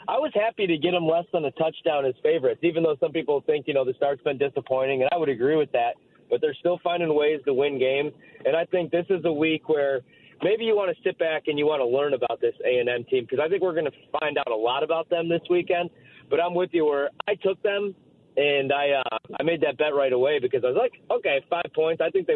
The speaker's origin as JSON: {"language": "English", "region": "Midwest", "country": "United States", "tie": "born or raised there", "said": "because I grew up in the Midwest and in the Big Ten."}